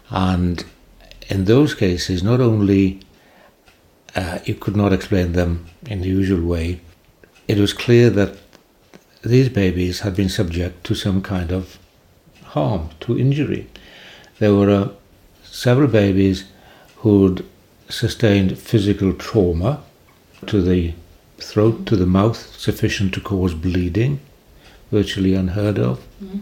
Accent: Carmarthen, Wales, United Kingdom; Called Maridunum in those days. And it's my hometown.

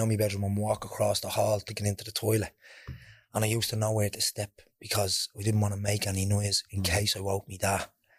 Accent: Dublin, County Dublin, Ireland; So I'm from Ballymun. I was obviously grew up here. Lived in Balbridge Alliance starting off.

